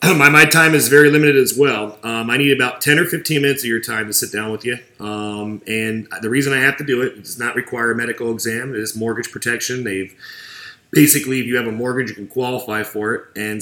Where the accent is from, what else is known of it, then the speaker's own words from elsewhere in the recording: New Jersey, United States; If you can handle me talking fast, I'm from Jersey.